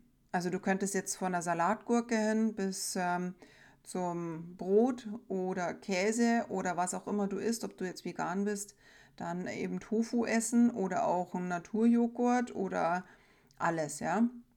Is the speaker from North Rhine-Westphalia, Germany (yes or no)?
no; Bavaria, Germany; Sie haben so Klangerl, heißt es bei uns in Bayern, so Gelüste, so Verlangen nach etwas Bestimmtem.